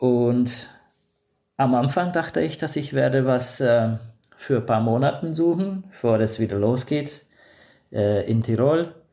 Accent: Transylvania, Romania; German is a second language; also born or lived in Tyrol, Austria; now in Budapest, Hungary; Ich komme ursprünglich aus Siebenbürgen, aber seit 2003 wohne ich mit meiner ganzen Familie in Ungarn

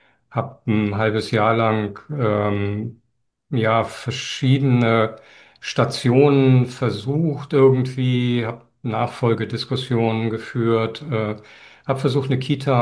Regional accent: Lüneburg, Lower Saxony, Germany; Ich komme ursprünglich aus Lüneburg und ich habe mit meinen Eltern immer viel Fahrradtouren unternommen

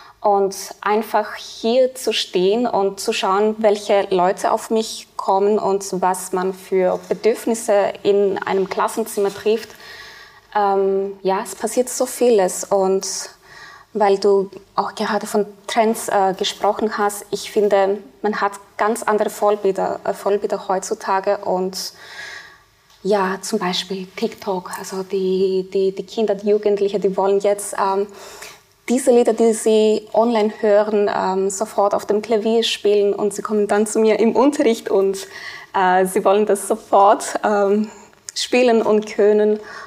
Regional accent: Cyprus; Ja, ich komme ursprünglich aus Zypern

